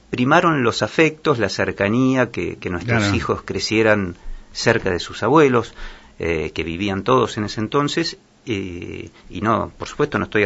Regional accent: General Madariaga, Buenos Aires Province, Argentina; había asumido responsabilidades en mi pueblo natal, en Madariaga

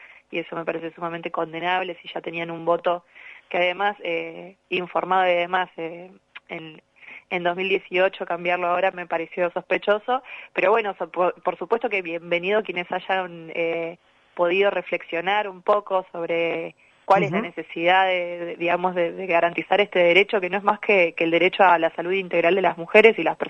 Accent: La Plata, Buenos Aires Province, Argentina; Yo soy de La Plata, así que recién llegando a mi casa.

